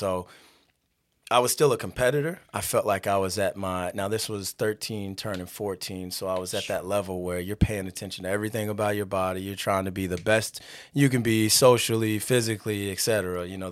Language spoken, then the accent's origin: English; Los Angeles, California, United States; born there; We were all over the place. So I was born in Los Angeles.